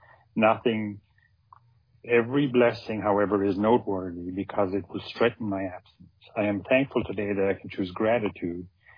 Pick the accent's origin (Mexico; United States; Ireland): Ireland; And I grew up in Ireland. I grew up in the country in a very rural area.